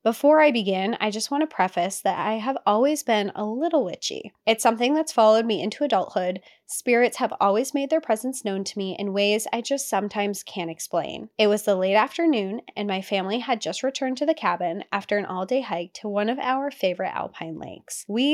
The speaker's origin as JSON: {"language": "English", "region": "California", "country": "United States", "said": "I'm from Central Valley, California, the part of the state that most people forget exists. No beaches, no palm trees, just endless farmland, cattle, and citrus groves stretching out for miles."}